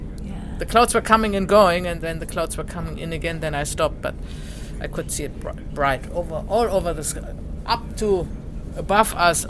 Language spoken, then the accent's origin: English; Germany; now in South Africa; I'm from Germany, but I live in South Africa.